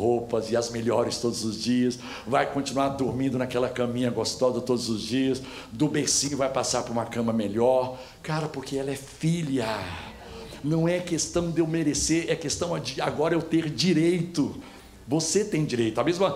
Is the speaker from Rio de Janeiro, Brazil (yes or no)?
no; Goiás, Brazil; Você sabe que eu sou de Goiás, né, gente? E eu morava em Goiânia.